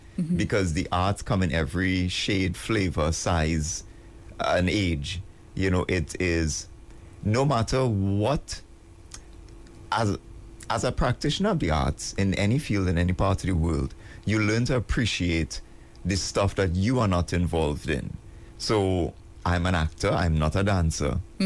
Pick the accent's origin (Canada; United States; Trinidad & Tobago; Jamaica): Trinidad & Tobago; Port of Spain; Well, so I am born and raised in Port of Spain, right?